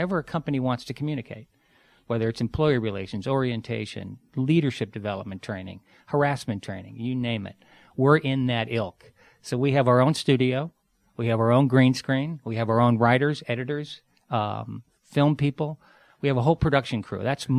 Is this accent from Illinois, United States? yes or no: yes; Chicago, Illinois, United States; moved away; I'm from Chicago. Moved here 17 years ago.